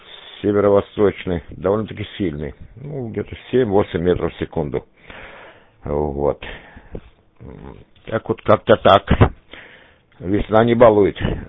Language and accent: Russian; Krasnodar Krai, Russia; Да, но я сам родом с Кубани.